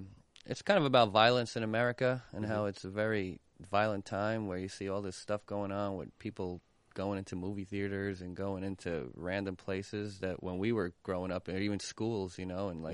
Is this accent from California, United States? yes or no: no; Queens, New York, United States; we're from Queens, so all the people were listening to, like, hardcore and, like, heavy metal and all this kind of stuff.